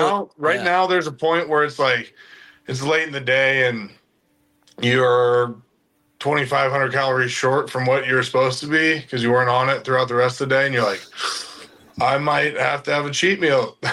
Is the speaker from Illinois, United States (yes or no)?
yes; Orion, Illinois, United States; Orion, Illinois, town of 1900 folks, just south of Moline, Illinois.